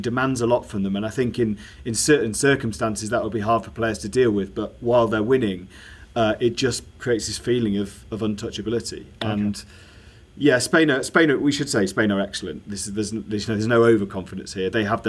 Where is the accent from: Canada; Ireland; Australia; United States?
Australia; I start all my sentences with no look, and I end it with an upward inflection, so you can tell I'm Australian.